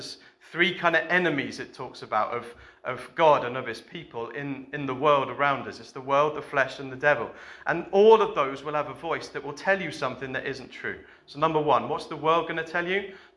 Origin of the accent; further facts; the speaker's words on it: England, United Kingdom; Like, very similar to the fact that I'm English, very proudly English.